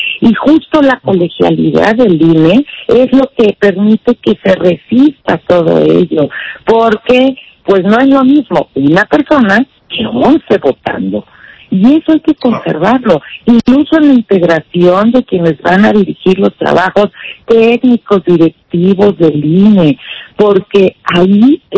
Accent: Mexico

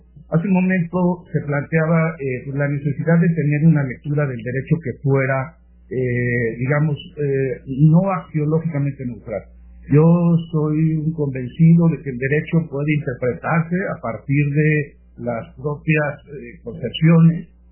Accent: Mexico; yo creo que debemos reconocer como sociedad mexicana los grandes avances

